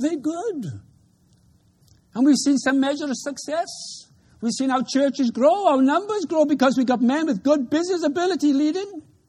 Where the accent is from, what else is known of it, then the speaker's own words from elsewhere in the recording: Wales, United Kingdom; I'm a Welshman.